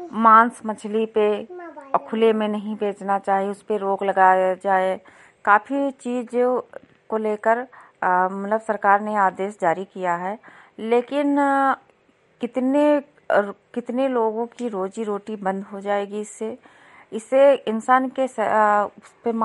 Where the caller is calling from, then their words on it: Lakharampur, Uttar Pradesh, India; आज मैं विकास खंड विशेषरगंज से हूं, ग्राम पंचायत लखारामपुर, जिला बहराइच, गांव लखारामपुर से।